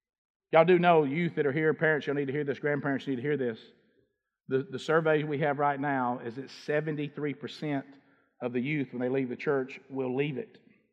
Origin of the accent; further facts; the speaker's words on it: Alabama, United States; So I found a Bible, because I'm from Alabama.